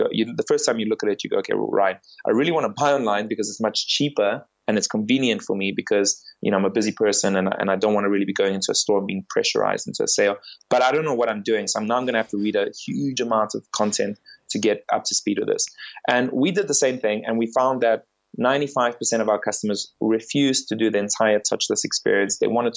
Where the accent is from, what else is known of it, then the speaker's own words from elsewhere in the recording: South Africa; also born or lived in Bulgaria; So I'm originally from Bulgaria, even though I've lived my whole life in South Africa.